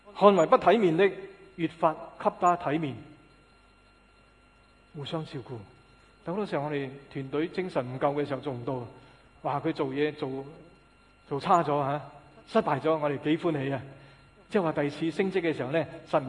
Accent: China; 我们中国人呢经常说自己散沙一盘

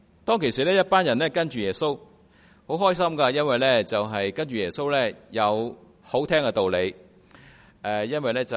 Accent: China; 我哋中国人有句说话就系忠言逆耳

